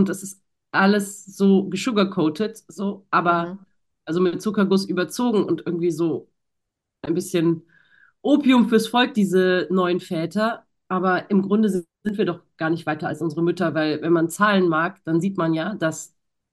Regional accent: West Germany, Germany; now in Berlin, Germany; Ich bin in Westdeutschland aufgewachsen.

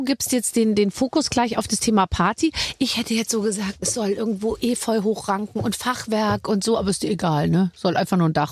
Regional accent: Bavaria, Germany; Oh, ich komme ja aus Bayern.

